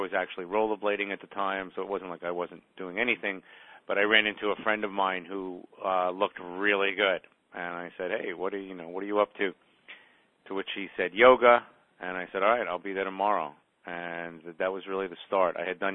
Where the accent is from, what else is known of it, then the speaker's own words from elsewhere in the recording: Brooklyn, New York, United States; I grew up in Brooklyn and fairly active childhood